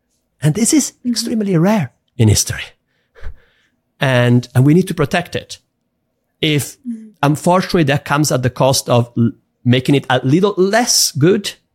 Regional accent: Italy; I'm from Italy, so it's a bit different than the US, but when I was a child, there were literally 6-7 TV channels.

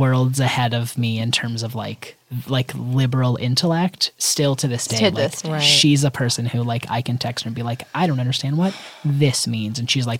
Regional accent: Michigan, United States; Just growing up in Michigan, people weren't believing it, I guess.

